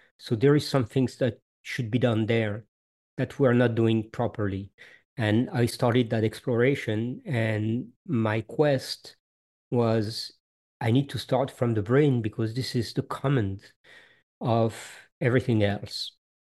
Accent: France; first language Italian; English is a second language; now in Canada; Yes. Well, I'm French. I was born in France, but my parents are Italian, both of them. And my first language was Italian.

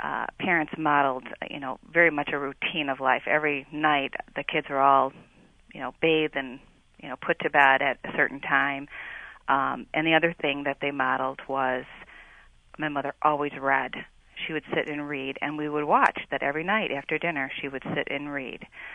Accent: Detroit, Michigan, United States; I grew up in Detroit. I was one of eight children, and so a large family in Detroit.

